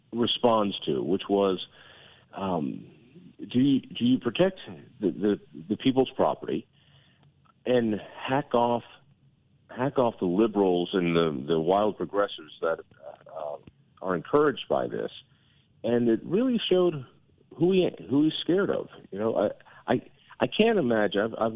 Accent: Colorado, United States; I tell you, growing up in Colorado, Colorado was special, and you don't quite get it when you're a kid.

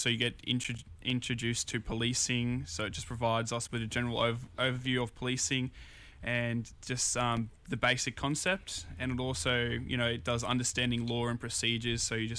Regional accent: Toowoomba, Queensland, Australia; And then I grew up in Toowoomba for a while.

